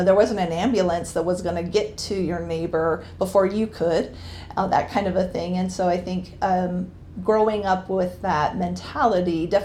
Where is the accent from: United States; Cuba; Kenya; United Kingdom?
United States; Montana; moved away as an adult; I grew up in Montana, so that's my, I guess that's my origin story. Was there until I was about 28 years old.